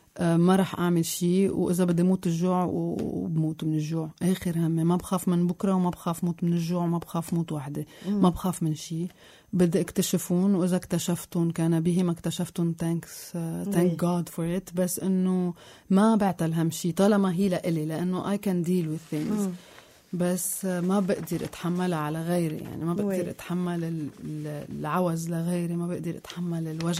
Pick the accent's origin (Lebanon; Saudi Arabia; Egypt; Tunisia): Lebanon; وانا لبنانية وما بترك الارض اصلا